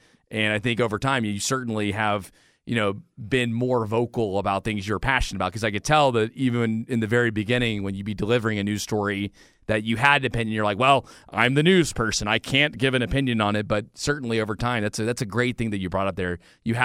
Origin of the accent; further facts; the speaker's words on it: Atlanta, Georgia, United States; I grew up in Atlanta. I love the Falcons.